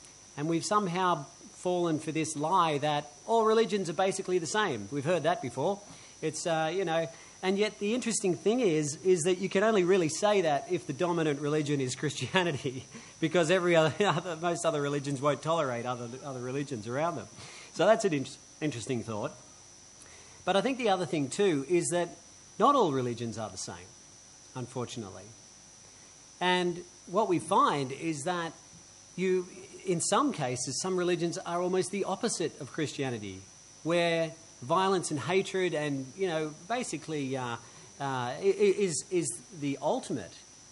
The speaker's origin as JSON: {"language": "English", "country": "Australia", "said": "And I am, you are, we are Australian, and it's a wonderful thing that we enjoy and take pride in being."}